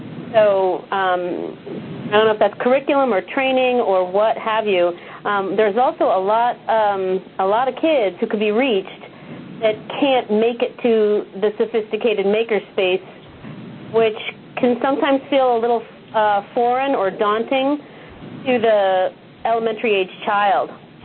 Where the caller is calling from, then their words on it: Vermont, United States; So I'm calling from Vermont.